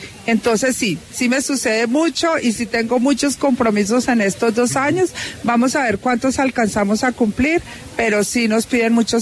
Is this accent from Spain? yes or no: no; Valle del Cauca, Colombia; en lo que somos los vallecaucanos amantes del deporte